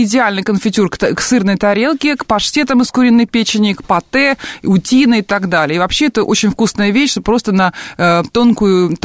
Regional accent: Northern Russia, Russia; А у нас вот в средней полосе России и севернее, откуда я родом, вот такого не делали.

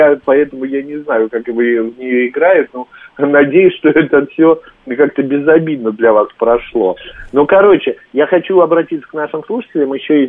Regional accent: Moscow, Russia; мы москвичи.

